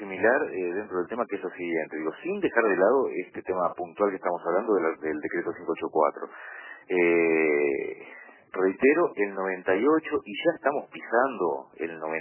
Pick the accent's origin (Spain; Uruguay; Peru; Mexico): Uruguay; somos uruguayos. Estamos en el Uruguay.